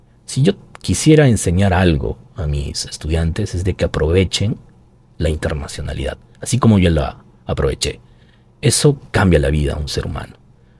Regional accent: Cusco, Peru; yo soy cusqueño.

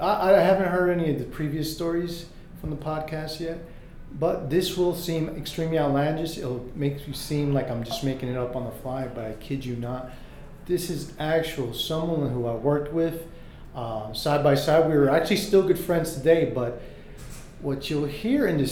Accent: Newark, New Jersey, United States; I grew up in Newark, so all that pill stuff, not interested in.

